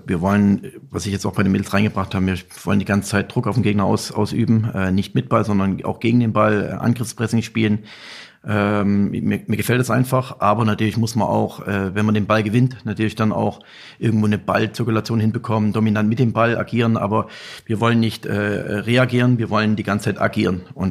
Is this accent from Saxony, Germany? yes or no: yes; Saxony, Germany; Ja, ich komme aus Gegend Sachsen. Ja, gibt auch Weingegend.